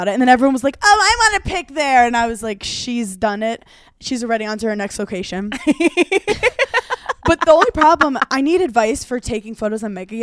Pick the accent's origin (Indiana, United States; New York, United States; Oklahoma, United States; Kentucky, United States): New York, United States; Brooklyn; I love all boats. I'm from Brooklyn.